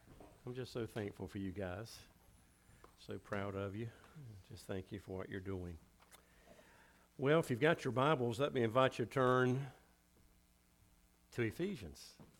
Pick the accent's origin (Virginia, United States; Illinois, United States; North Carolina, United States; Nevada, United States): North Carolina, United States; Scotland Neck; I'm from Scotland Neck. That's up in Halifax County. That's where they park in the middle of the street.